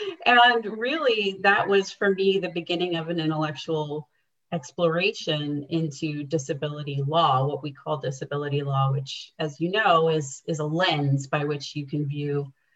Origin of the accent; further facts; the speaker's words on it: New York, United States; I am a first gen, come from an immigrant household. And so growing up in New York in the Bronx, I had to, at a very young age, get involved in trying to help my parents navigate a system that was incredibly complex.